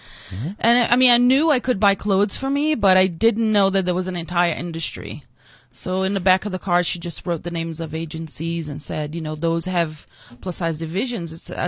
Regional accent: Amazon, Brazil; also born or lived in Rio de Janeiro; Well, I moved, like I was saying, I was born in Rio, but I grew up in the Amazon.

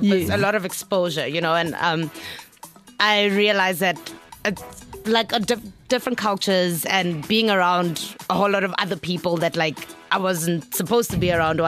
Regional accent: Polokwane, Limpopo, South Africa; No, actually, I am originally from Polokwane, Limpopo.

